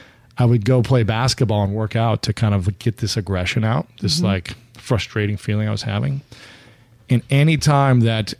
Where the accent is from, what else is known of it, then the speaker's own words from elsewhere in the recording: Ohio, United States; Yeah, I'm from Ohio and I was just very driven to achieve in sports.